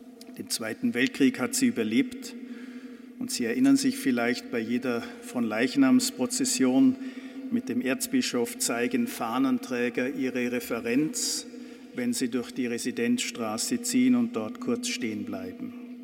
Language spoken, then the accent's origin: German; Austria; das kann ich ja als Österreicher sagen